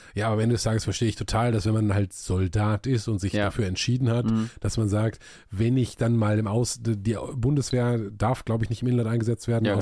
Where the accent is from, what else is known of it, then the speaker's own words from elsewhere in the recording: Hagen, North Rhine-Westphalia, Germany; Ich komme aus Hagen, das Tor zum Sauerland.